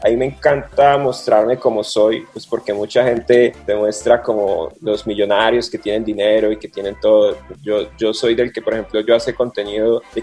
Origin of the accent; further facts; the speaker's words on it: Colombia; El contenido de los colombianos, nuestro acento le gusta muchísimo a los cubanos y a los mexicanos